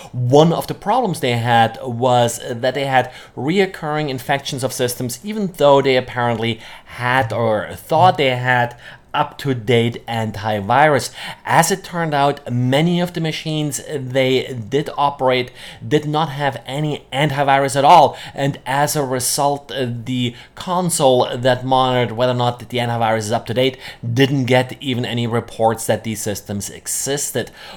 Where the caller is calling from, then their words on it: Jacksonville, Florida, United States; I'm today recording from Jacksonville, Florida.